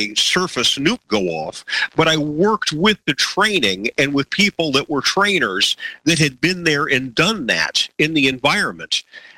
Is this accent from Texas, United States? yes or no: no; Miami, Florida, United States; My wife and I grew up in Miami, just a few miles apart.